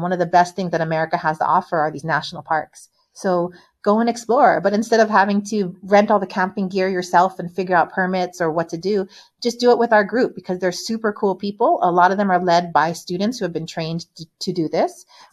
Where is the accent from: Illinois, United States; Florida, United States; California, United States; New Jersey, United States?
California, United States; In-N-Out is from California. I was born and raised in California.